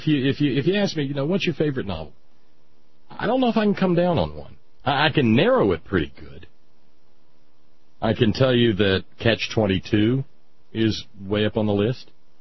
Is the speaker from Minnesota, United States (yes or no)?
no; Alabama, United States; It was mandatory reading in ninth grade growing up in Alabama.